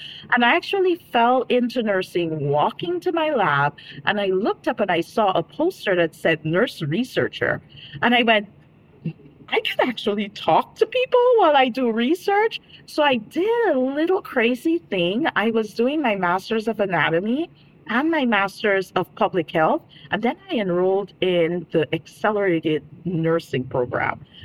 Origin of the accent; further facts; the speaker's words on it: Dominica; also born or lived in Miami; I am originally from the Caribbean island of Dominica. So if you detect an accent, that's where it's from. But I always like to say Dominica is not Dominican Republic.